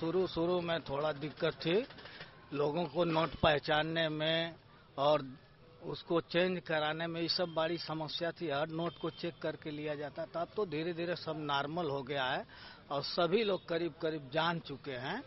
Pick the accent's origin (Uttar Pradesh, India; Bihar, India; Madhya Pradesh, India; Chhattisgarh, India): Uttar Pradesh, India; Ghazipur; मैं गाजीपुर जनपद से हूँ।